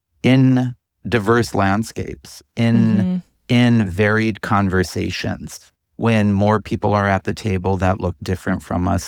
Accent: Center, North Dakota, United States; what growing up in Center really gave me was the wide world, the big, beautiful world.

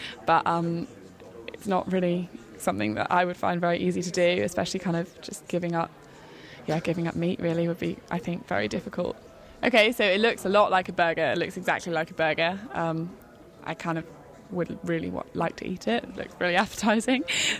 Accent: London, United Kingdom; Hi. I'm from London.

